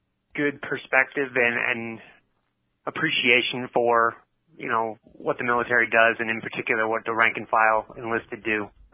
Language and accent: English; Massachusetts, United States; now in Washington, United States; I grew up in Massachusetts. I moved down to Washington in about 2006.